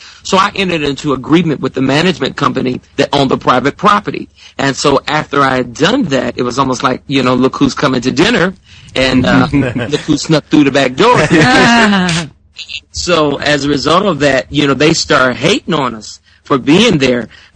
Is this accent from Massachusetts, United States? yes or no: no; Detroit, Michigan, United States; So I flew to Detroit, which is my hometown, and got with some friends of mine and recorded the song